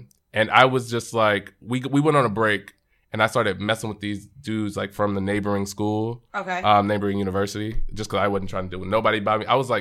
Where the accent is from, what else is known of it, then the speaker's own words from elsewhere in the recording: Bible Belt, United States; So growing up in the Bible Belt, religion is a big thing. Baptist, right.